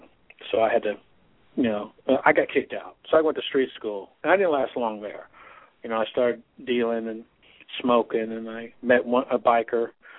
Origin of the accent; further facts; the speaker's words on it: Dallas, Texas, United States; also born or lived in New York; I was born in New York, and I lived there for quite a while. My parents divorced when I was really, really young, probably like 3, and I lived with my mother in Dallas.